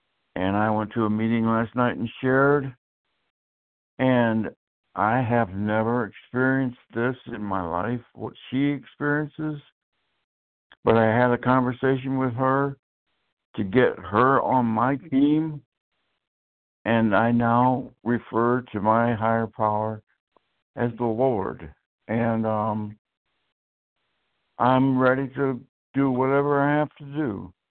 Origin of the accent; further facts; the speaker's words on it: Toledo, Ohio, United States; I'm from Toledo, Ohio.